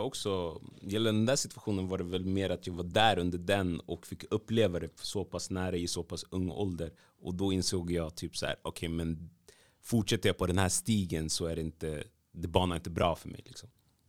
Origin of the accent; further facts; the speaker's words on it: Sweden; born there; i värsta fall tänker jag så här, okej, men jag är född i Sverige.